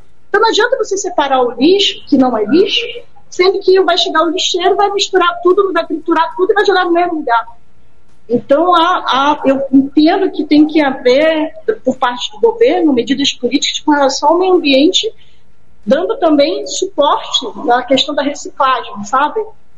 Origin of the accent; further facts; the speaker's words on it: Amazonas, Brazil; a minha família amazônica, a minha infância, porque eu fui criada no Rio Atumã, eu ia para a escola Canoa